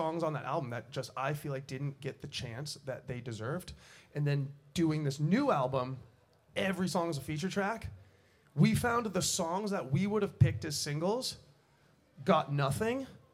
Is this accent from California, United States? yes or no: yes; Los Angeles, California, United States; I'm from Los Angeles. I'm like born, raised, currently live in Los Angeles. My family's all there with me, and it's like, that's my home.